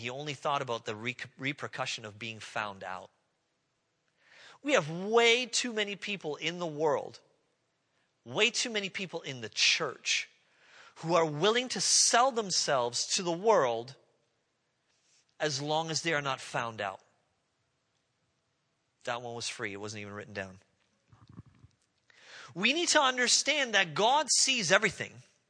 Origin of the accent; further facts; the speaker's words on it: Canada; because I'm Canadian, I understand game as in like moose, bear, deer, something like that, right?